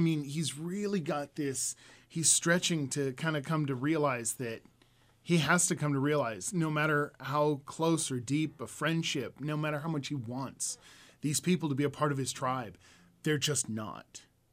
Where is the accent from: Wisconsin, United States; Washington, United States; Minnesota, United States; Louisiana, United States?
Washington, United States; Spokane; My Native experience, I grew up around the Spokane area.